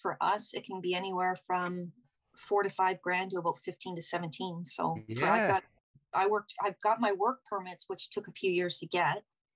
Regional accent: St. Catharines, Ontario, Canada; He says, yeah, we're from St. Catharines, Ontario. I'm like, that's my hometown.

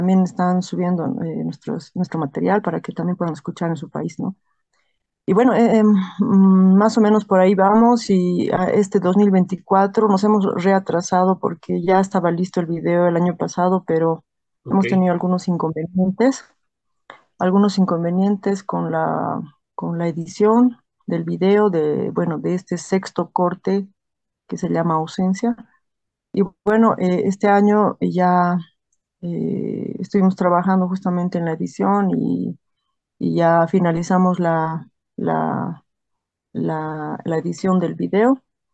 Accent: Bolivia; Bueno, para resaltar obviamente que somos de Bolivia, ¿no?

